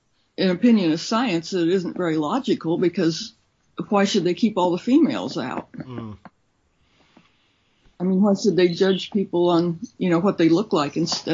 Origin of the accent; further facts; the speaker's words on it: Columbus, Ohio, United States; I grew up in Columbus, Ohio, where he lived